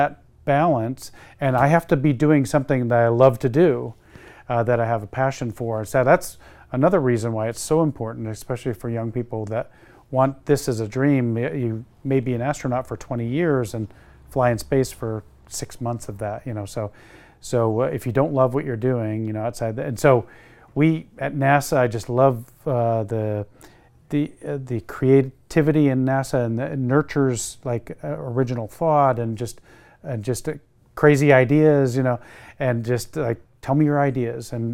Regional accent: New York, United States; I had to look down and see the Finger Lakes in New York and kind of triangulate to where my hometown is. But a very small town, very small school.

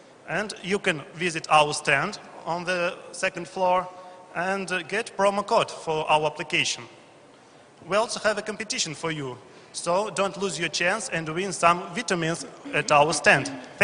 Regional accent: Ulyanovsk, Ulyanovsk Oblast, Russia; We are from Ulyanovsk, and we present you our project Lose Weight or Pay.

